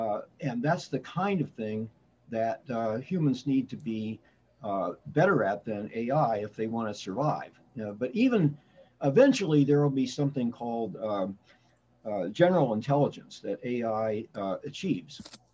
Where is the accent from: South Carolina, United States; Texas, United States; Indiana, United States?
Indiana, United States; So I grew up in Indiana, live in the D.C. area now, and halfway between those is Pittsburgh.